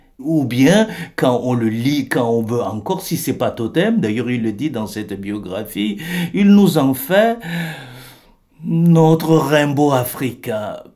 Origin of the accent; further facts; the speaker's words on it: Chad; je viens du Tchad, je vais avoir là au mois de décembre 63 ans.